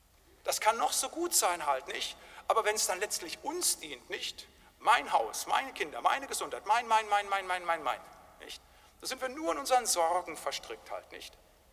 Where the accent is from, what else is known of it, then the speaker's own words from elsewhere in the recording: North Rhine-Westphalia, Germany; Also da, wo ich herkomme aus dem Siegerland, da haben die alten Brüder uns das immer wieder gesagt.